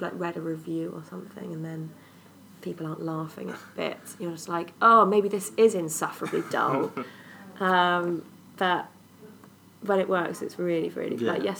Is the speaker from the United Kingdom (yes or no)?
yes; South West England, United Kingdom; now in London, United Kingdom; I'm a writer from Devon originally, but I live in London now.